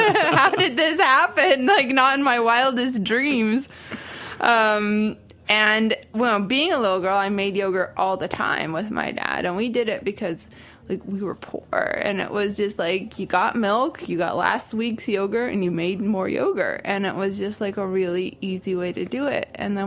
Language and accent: English; California, United States; I'm from California. Yeah, we immigrated here in the 80s and we went to an enclave in Southern California where there's a lot of Zoroastrians, which is my community, and just grew up there